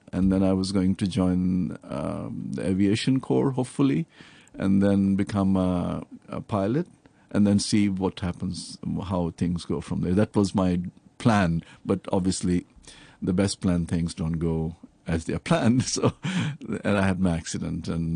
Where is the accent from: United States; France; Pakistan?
Pakistan; Multan, Punjab; also born or lived in Karachi; I'm originally from Pakistan, and I was born in a city called Karachi, and then my parents moved to a place called Multan. So that's where I grew up, basically, went to school and all that.